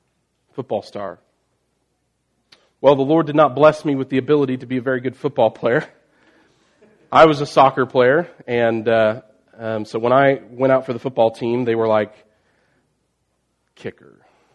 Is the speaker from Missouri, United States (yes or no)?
yes; Mountain Grove, Missouri, United States; It was really the only thing that mattered in my hometown. And so every little kid grows up wanting to be a Mountain Grove Panther, Panther football, star football player.